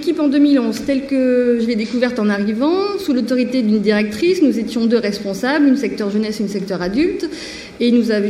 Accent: Hauts-de-France, France; puisque je suis originaire du Nord

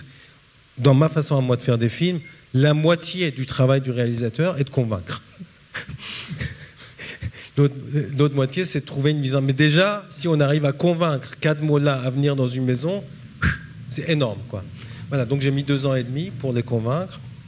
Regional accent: France; oui, je viens de la France, mon père était communiste, ma mère aussi, je suis athée.

